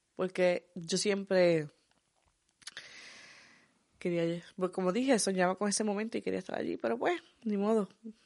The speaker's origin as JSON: {"language": "Spanish", "country": "Puerto Rico", "tie": "born or raised there", "moved": "as an adult", "said": "hay gente como nosotros que emigramos ya, bueno, que nos criamos prácticamente en Puerto Rico y emigramos cuando ya estábamos mayores"}